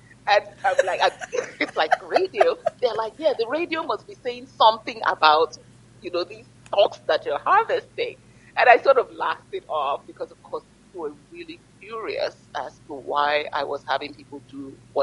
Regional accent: Ibadan, Oyo, Nigeria; when I was growing up, I grew up on the University of Ibadan campus.

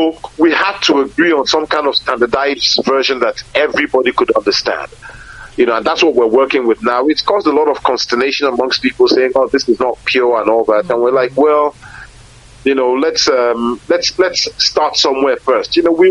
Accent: France; I remember when I was a kid and I was growing up in France

